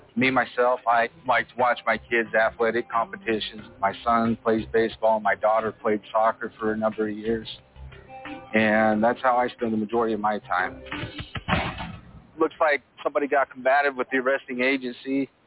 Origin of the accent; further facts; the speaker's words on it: Salt Lake City, Utah, United States; I was born and raised in Salt Lake City. I've lived here most of my life.